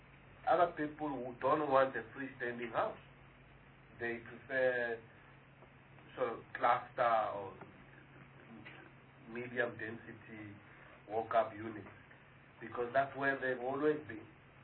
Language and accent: English; Soweto, Gauteng, South Africa; Even where I grew up in Soweto, in Klipspruit, we had four.